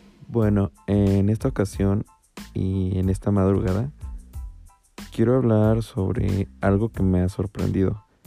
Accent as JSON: {"language": "Spanish", "region": "Mexico City", "country": "Mexico", "said": "yo soy de aquí de la Ciudad de México."}